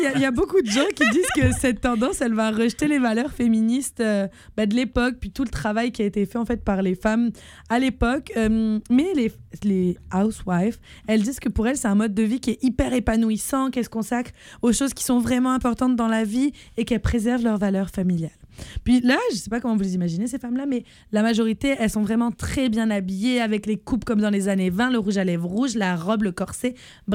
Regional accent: France; accent: French; J'ai honte de le dire du coup. Non. Je vais dire avec mon accent français.

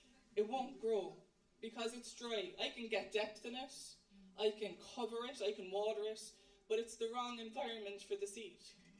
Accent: Ireland; I know I'm Irish, I eat potatoes, but I hadn't seen them grow.

